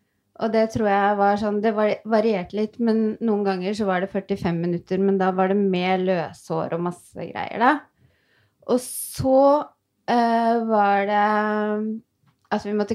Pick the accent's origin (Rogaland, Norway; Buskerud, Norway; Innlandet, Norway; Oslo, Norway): Buskerud, Norway; Tyristrand; jeg kommer fra Tyristrand, en liten bygd utenfor Hønefoss, som verdens peneste sted.